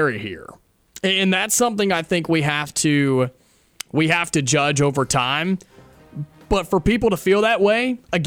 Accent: Ohio, United States; many people know that I grew up in Ohio for most of my time

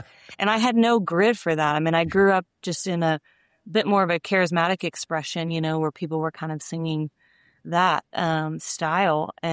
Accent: Houston, Texas, United States; I am the youngest of five children born in the Houston area in Texas. Grew up in a beautiful family, a loving home, a believing home

